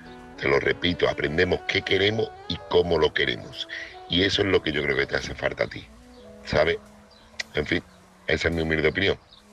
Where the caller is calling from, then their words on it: Seville, Andalusia, Spain; corresponsal de Sevilla.